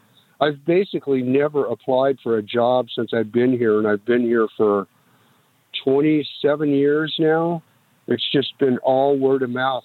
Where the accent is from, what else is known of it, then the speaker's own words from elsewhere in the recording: Los Angeles, California, United States; also born or lived in Oregon; now in Las Vegas, United States; It started out basically my wife and I grew up in Los Angeles, And then we spent some time in Oregon.